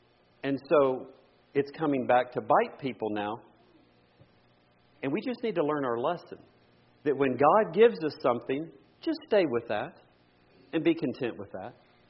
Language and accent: English; Texas, United States; I was born and raised in Texas on Bluebell ice cream.